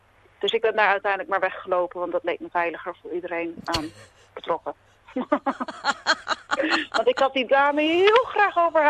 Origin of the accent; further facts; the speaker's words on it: Assen, Drenthe, Netherlands; Maar ik kom oorspronkelijk uit Assen, dus uit Drenthe.